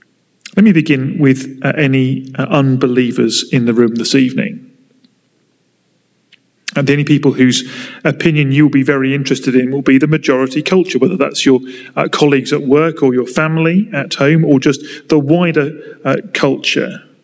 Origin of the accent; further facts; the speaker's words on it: United Kingdom; Not out loud, of course, we are British after all, but in our hearts, and God knows our hearts.